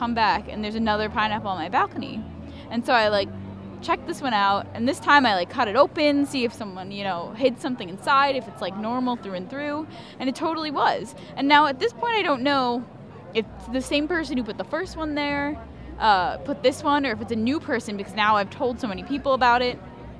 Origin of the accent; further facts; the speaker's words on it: New York, United States; I'm from New York and in Massachusetts, and I don't know anyone else who goes to school in Boston.